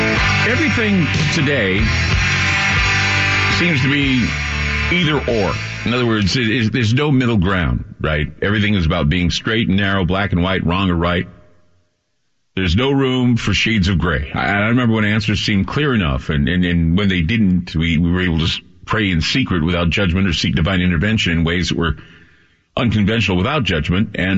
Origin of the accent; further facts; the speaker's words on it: Utah, United States; the newspapers that I had in my home state of Utah